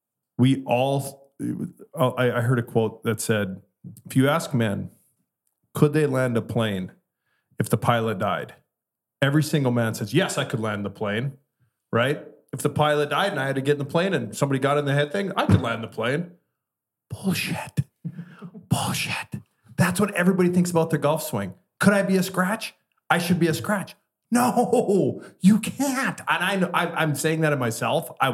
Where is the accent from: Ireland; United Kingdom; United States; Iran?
United States; Minnesota; I mean, being from Wisconsin, I'm from Minnesota.